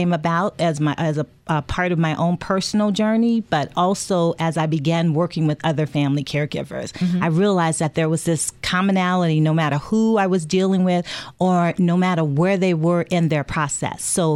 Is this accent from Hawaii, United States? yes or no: no; New Orleans, Louisiana, United States; you got to know that I am from New Orleans, born and raised. And so I know the real deal gumbo.